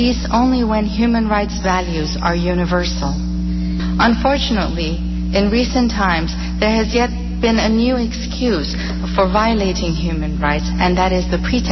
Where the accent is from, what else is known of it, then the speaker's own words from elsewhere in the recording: Iran; Ladies and gentlemen, I come from Iran